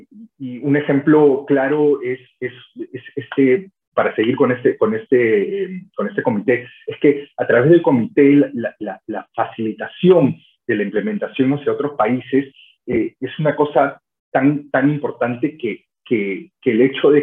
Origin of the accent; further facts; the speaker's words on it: Peru; como experto peruano o experto designado por el Perú